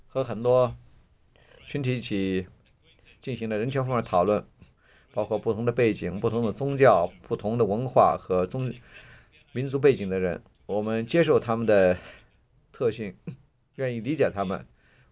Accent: Toronto, Ontario, Canada; 我来自于加拿大的多伦多，我们有丰富的包容和多样性。

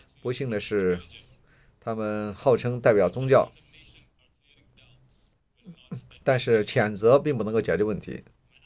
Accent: Toronto, Ontario, Canada; 我来自于加拿大的多伦多，我们有丰富的包容和多样性。

